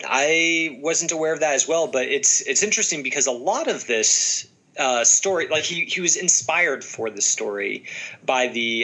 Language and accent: English; United States; But at least as an American, because we kind of were Johnny come latelys to the whole thing, we didn't really get involved until the last full year of the war.